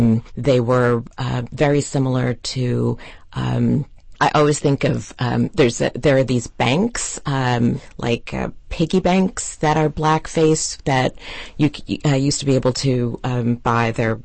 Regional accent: New Jersey, United States; also born or lived in New York / Connecticut / Atlanta / Philadelphia; So I lived in New Jersey. That was my first thought, that I grew up in New Jersey, but I was born in New York, and I lived in Connecticut, and I lived in Atlanta for a year.

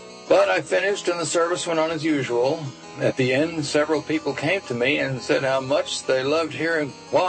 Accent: Portland, Tennessee, United States; from Portland, Tennessee, and this is my classical story.

